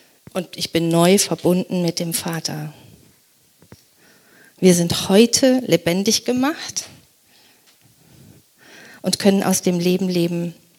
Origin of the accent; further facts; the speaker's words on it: Germany; Ich bin Deutsche und habe deutsches Recht und das in der Verfassung garantiert.